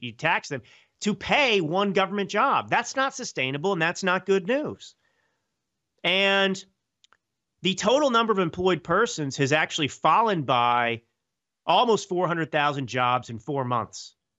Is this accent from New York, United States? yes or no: no; California, United States; as a Californian who lives in your backyard here in Napa Valley.